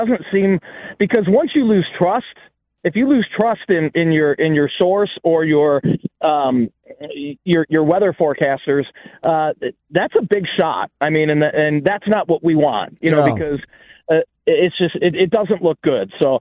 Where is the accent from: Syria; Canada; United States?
United States; Plainfield, Illinois; Now, I grew up in Plainfield, Illinois, and back in the early 90s, we had an EF5 roar through Plainfield, Illinois.